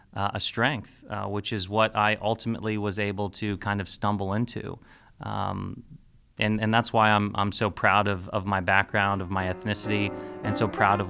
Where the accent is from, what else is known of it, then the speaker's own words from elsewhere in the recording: Ohio, United States; My identity is that I'm an Ohioan, and I'm proud of the fact that I was born and raised in Ohio. I was educated in Ohio. I work now in Ohio.